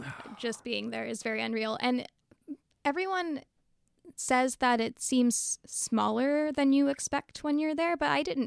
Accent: Florida, United States; I grew up in Florida, okay. Not specifically Orlando

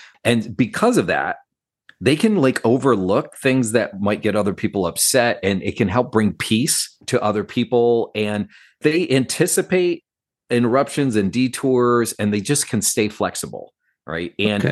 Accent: Northeast, United States; I'm a Northeast guy. I was raised in the Northeast, shoveling snow since I was 4 years old.

